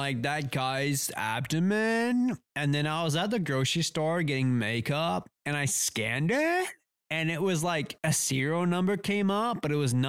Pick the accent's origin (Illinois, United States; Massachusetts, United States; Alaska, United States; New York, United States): New York, United States; Hey, it's me. I'm from New York.